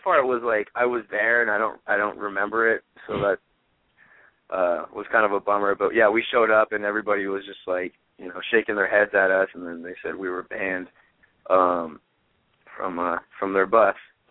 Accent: San Diego, California, United States; like, I'm from San Diego, every time we played in San Diego, it's been in like the grossest like dive bar

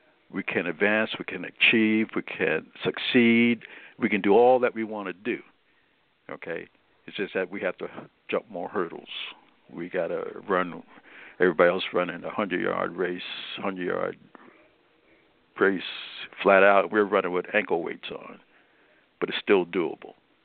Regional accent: New York City, New York, United States; I'm a product of New York City. I was born and raised in Brooklyn, and I can remember when King came to New York.

